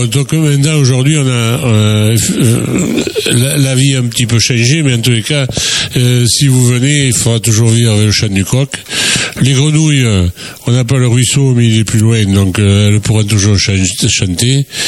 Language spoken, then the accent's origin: French; Gascony, France; On est des Gascons, on est des solitaires